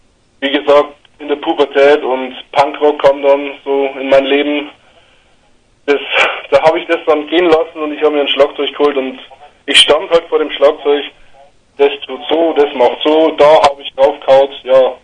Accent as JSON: {"language": "German", "town": "Weiden", "region": "Bavaria", "country": "Germany", "said": "Wir kommen aus der schönen Oberpfalz, aus Weiden, das liegt ungefähr vom Hof eine Stunde entfernt oder Richtung Regensburg"}